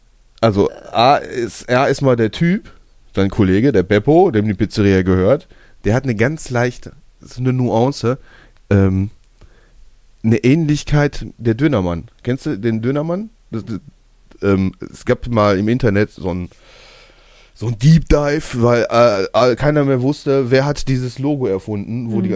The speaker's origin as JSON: {"language": "German", "town": "Bottrop", "region": "North Rhine-Westphalia", "country": "Germany", "said": "wir kommen ja aus Bottrop."}